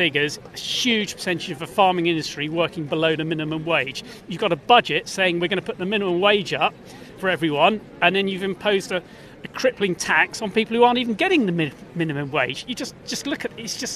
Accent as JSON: {"language": "English", "town": "Wallingford", "region": "South East England", "country": "United Kingdom", "said": "I'm a farmer from Wallingford in Oxfordshire."}